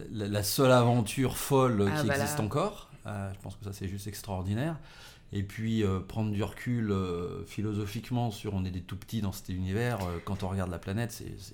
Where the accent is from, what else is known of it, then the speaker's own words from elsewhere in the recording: Lyon, Auvergne-Rhône-Alpes, France; moi, je suis lyonnais.